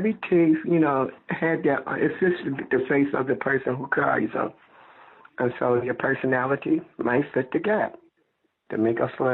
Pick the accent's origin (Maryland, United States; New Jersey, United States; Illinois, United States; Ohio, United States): Maryland, United States; Baltimore; And we shot right here in my hometown, Baltimore, Maryland.